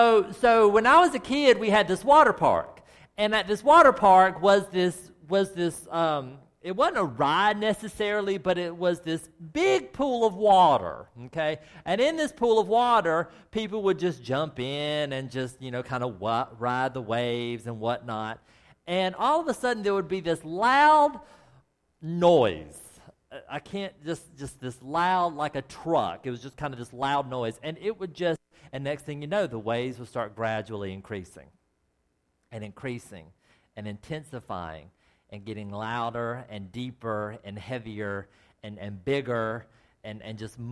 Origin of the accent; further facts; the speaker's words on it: the South, United States; I want to tell you that when I was a little kid, as you know, I grew up in the South.